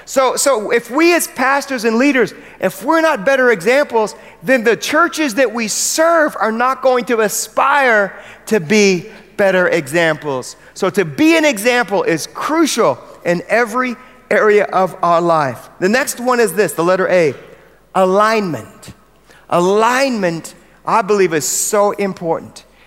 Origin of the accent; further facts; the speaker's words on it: United States; accent: American; I don't say this word well at all. It's my American accent, mirroring.